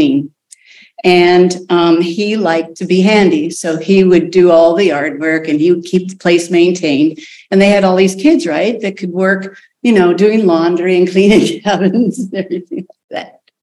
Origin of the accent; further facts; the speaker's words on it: South Dakota, United States; I grew up pretty much in the Wild West, literally. I grew up in a flyover country, South Dakota, in the mountains.